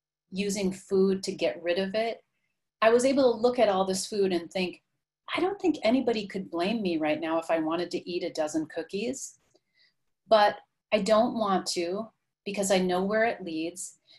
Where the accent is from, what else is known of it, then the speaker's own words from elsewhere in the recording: Midwest, United States; I'm from the Midwest. I'm from an area where people, that's some throw down stuff.